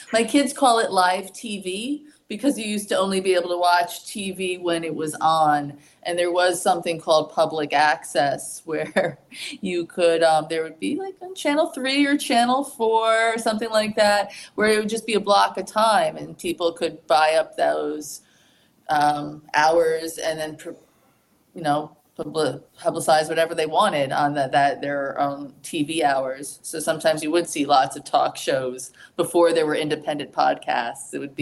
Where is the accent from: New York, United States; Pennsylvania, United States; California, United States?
New York, United States; Albany; she, her. I am from Albany, New York, and I'm a family friend of Alex Stokes.